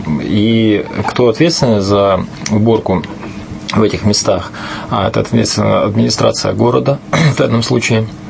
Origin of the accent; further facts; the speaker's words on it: Kotlas, Arkhangelsk Oblast, Russia; в городе Котласе, откуда я родом